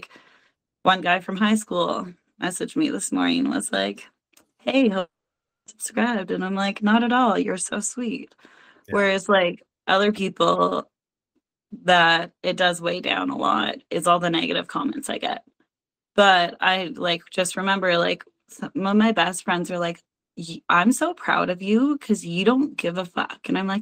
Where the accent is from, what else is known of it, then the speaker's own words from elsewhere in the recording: Alberta, Canada; I was like, "I'm from Alberta." And everyone's like, "Canada?" I'm like, "I'm from Canada."